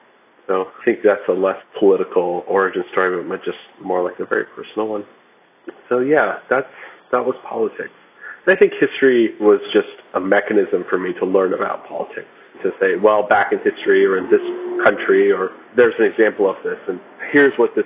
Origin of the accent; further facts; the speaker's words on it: Texas, United States; despite being very liberal, I grew up in Texas